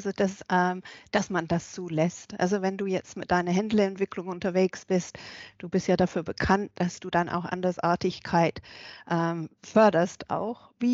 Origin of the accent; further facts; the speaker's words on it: England, United Kingdom; German is a second language; jetzt komme ich als Engländerin. Du weißt ja, wir fahren links in England immer alles andersrum.